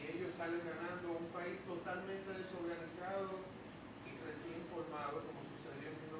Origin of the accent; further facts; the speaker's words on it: Dominican Republic; nos ligamos con los españoles y hoy nosotros somos dominicanos.